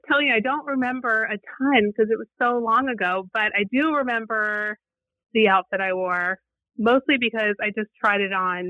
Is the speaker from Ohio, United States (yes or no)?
yes; Cincinnati, Ohio, United States; Well, I grew up in Cincinnati, in North Avondale, actually, and went to Yavne Day School growing up until sixth grade, then went to Walnut Hills High School, moved to Amberley when I was around 12 or 13